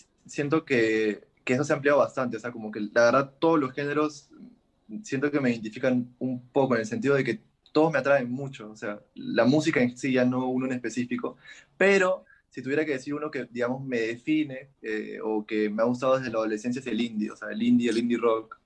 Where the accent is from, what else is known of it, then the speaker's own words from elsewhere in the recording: Lima, Peru; Yo soy de Lima, Perú. Estoy estudiando ahora música en la Universidad Nacional de Música